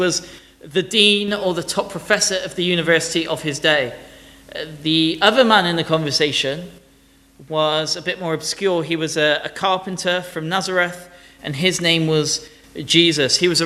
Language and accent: English; United Kingdom; One person very strangely said because I'm British, as if British equals Christian.